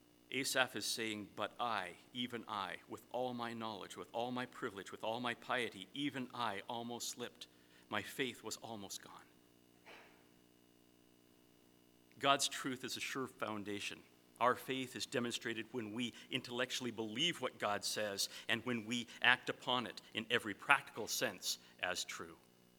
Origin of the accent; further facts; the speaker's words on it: Oregon, United States; When I grew up in Oregon, along the coast, we often would walk down the beaches and on the cliff sides that overlooked the vast Pacific.